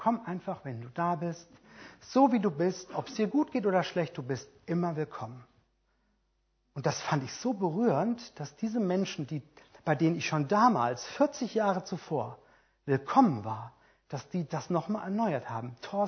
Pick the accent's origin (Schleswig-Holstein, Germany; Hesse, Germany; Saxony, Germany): Hesse, Germany; Erdbach; Nächste Woche predige ich nämlich in meinem Heimatdorf in Erdbach in Hessen.